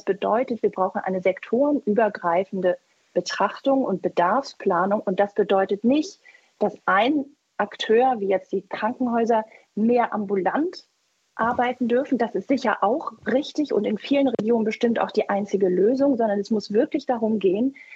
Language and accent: German; Berlin, Germany; now in Nuremberg, Germany; Ich komme aus Berlin